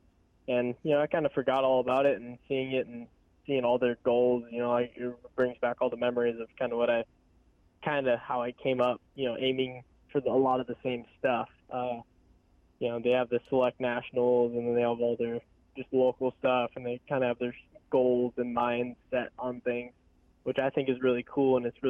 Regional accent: Los Angeles, California, United States; But yeah, growing up in California is definitely it's different. And I actually grew up in the city in LA, not far from like the beach and stuff. So it was definitely a lot different coming out here, but I enjoy it very much.

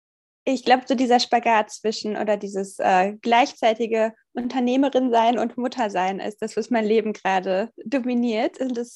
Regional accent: Castrop-Rauxel, North Rhine-Westphalia, Germany; Mitglied im Kinder- und Jugendparlament in meiner Heimatstadt Castrop-Rauxel.

